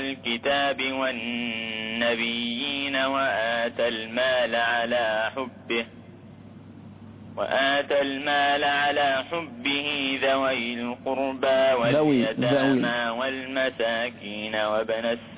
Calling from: Abu Dhabi, United Arab Emirates; من أبو ظبي.

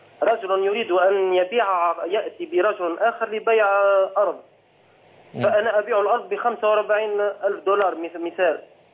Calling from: Tunisia

